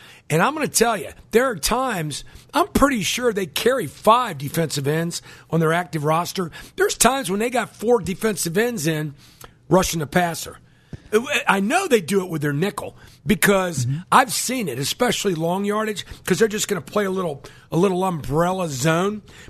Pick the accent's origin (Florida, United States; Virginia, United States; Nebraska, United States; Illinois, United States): Virginia, United States; So am I. I'm from Northern Virginia. I live there.